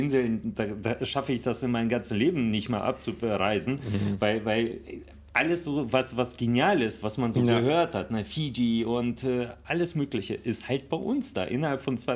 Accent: New Zealand; now in Dubai, United Arab Emirates; weil ich halt kurz mal ausreisen musste aus Neuseeland, aus meiner Heimat. Und jetzt bin ich hier in Dubai

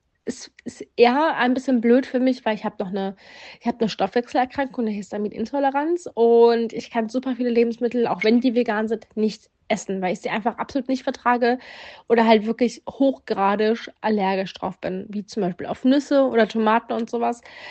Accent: North Rhine-Westphalia, Germany; born there; now in Berlin, Germany; ich wohne noch nicht schon immer in Berlin. Ich wohne seit 2016 in Berlin. Ich komme gebürtig aus der Eifel, aus NRW, Nähe Köln.

